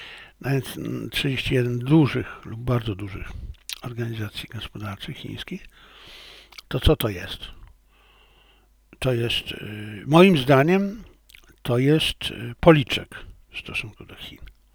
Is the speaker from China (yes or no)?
yes; China; Ja jako Chińczyk jestem zmartwiony tym, że tak się stało